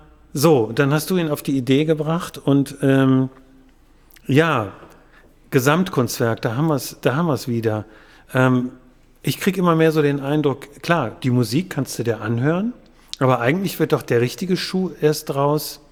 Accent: Wuppertal, North Rhine-Westphalia, Germany; born there; Jetzt frage ich mal als gebürtiger Wuppertaler

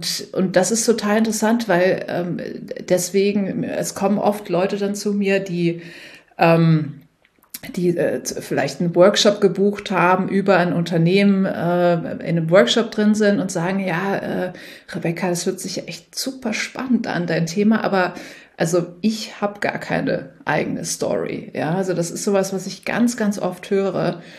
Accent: Germany; ich bin aus Deutschland und bin jetzt hier für 3 Monate in New York.

